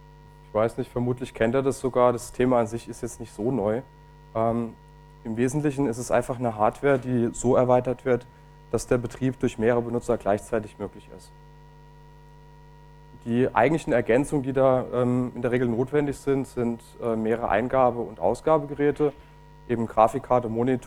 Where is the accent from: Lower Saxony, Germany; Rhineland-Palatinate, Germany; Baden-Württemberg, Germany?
Rhineland-Palatinate, Germany; Zweibrücken; Ich komme aus Zweibrücken, bin dort an der Fachhochschule Kaiserslautern